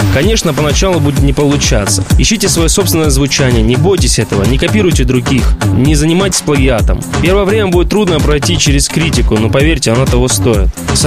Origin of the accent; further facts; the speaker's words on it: Essentuki, Stavropol Krai, Russia; Я из Ессентуков. Это в Ставропольском крае, рядом с Пятигорском. Наш город известен минеральной водой Ессентуки, и у нас чудесный край.